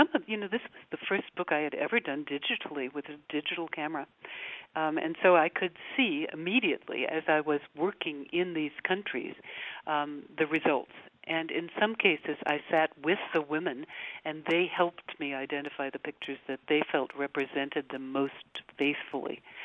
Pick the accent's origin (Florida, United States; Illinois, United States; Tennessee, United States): Illinois, United States; Urbana; born there; I was born in Urbana.